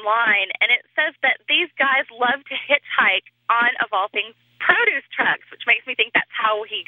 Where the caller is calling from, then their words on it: Jackson, Mississippi, United States; I'm calling from Jackson, Mississippi.